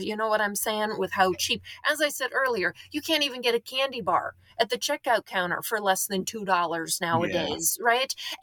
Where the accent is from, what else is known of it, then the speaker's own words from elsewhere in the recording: North Dakota, United States; accent: North Dakota; I'm from a rural area in North Dakota. That's what my accent is for people who are listening. Okay. So I'm from a town of 2,500 people in Western North Dakota.